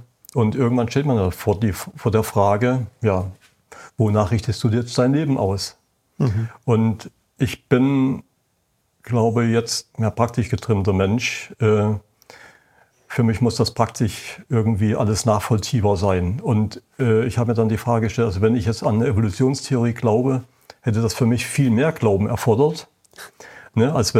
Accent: Saxony, Germany; moved away as an adult; Erstmal kommt man da als Sachse hin

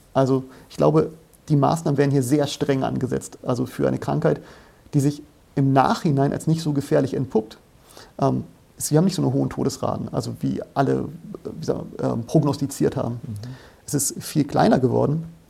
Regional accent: Germany; gerade als Deutsche haben wir natürlich große Ohren und sagen, was passiert hier in unserem Land?

